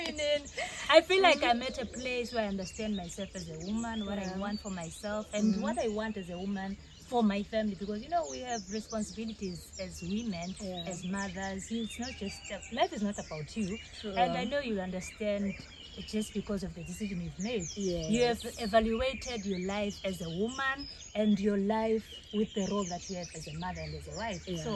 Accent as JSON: {"language": "English", "country": "Eswatini", "said": "Being born in a country, I'm from Eswatini"}